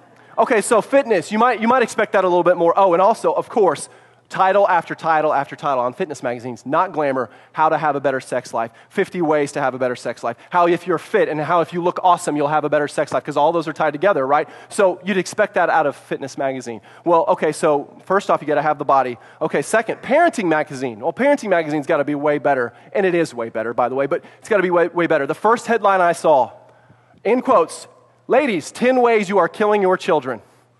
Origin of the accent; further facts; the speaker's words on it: Bolivar, United States; especially in Bolivar where I live, like, tons of people. I grew up in Bolivar. Everybody knows me, right?